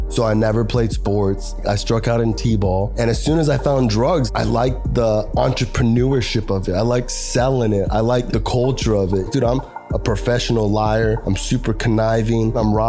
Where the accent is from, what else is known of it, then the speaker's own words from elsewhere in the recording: Florida, United States; Born and raised in South Florida. Was on drugs my whole childhood.